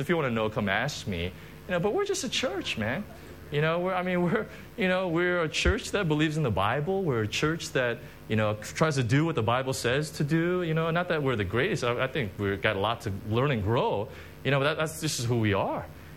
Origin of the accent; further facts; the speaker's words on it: United States; I'm from the States.